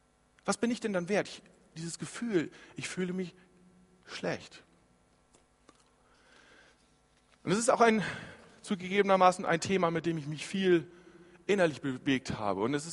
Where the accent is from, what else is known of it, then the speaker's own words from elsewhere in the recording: Lower Saxony, Germany; Früher zum Beispiel in Ostfriesland, wo ich herkomme